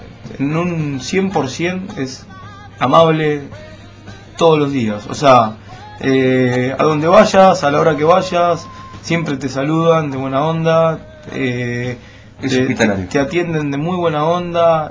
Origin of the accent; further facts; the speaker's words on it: Argentina; O sea, somos 10 argentinos que vamos a estar ahí.